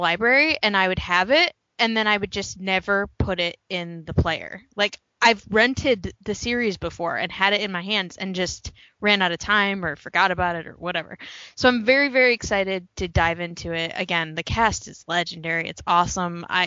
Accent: Toledo, Ohio, United States; I'm 29, which I think makes me the oldest. Hi, guys. I'm from Toledo, Ohio. Yeah, I'm the little Midwesterner.

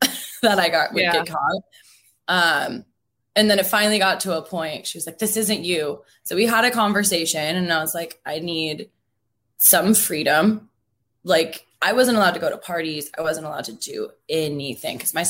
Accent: Seattle, Washington, United States; born or raised there

